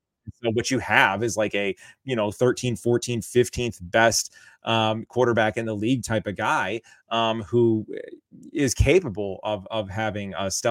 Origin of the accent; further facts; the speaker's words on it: Michigan, United States; you might be able to tell from my shirt, my hat, and my background here that, and maybe even my accent, that I'm from Michigan.